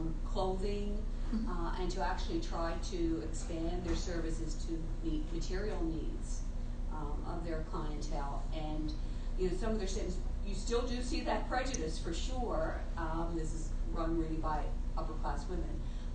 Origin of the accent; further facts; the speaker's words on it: St. John's, Newfoundland and Labrador, Canada; a child welfare association in my hometown, St. John's